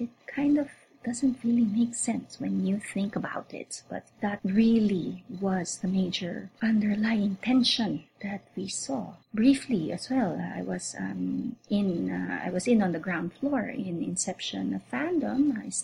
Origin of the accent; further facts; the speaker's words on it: Philippines; I'm from the Philippines, which is a country that got colonized by both Spain and the United States, and then there was Japan too for a while.